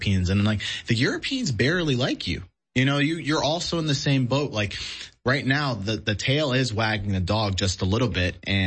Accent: United States; That was the worst sight ever as an American for me to watch that.

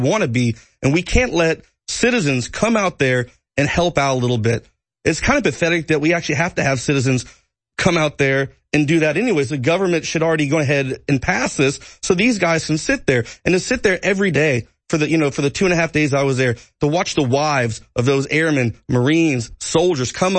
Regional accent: United States; I am an American. I am very proud of what I've done for my country.

